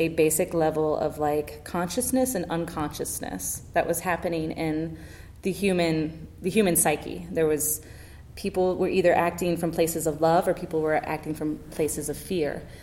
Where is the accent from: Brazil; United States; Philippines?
United States; Raleigh, North Carolina; also born or lived in West Palm Beach; My family is originally from Southern Florida, West mm-hmm. Palm Beach, and we moved here to Raleigh when I was a little kid.